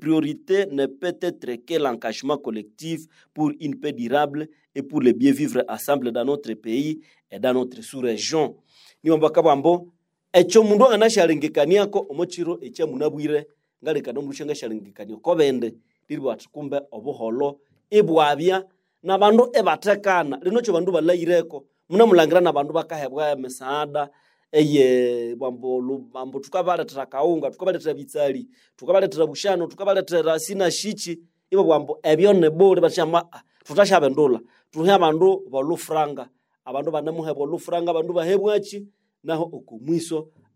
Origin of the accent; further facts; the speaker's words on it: DR Congo; chez nous, à la République démocratique du Congo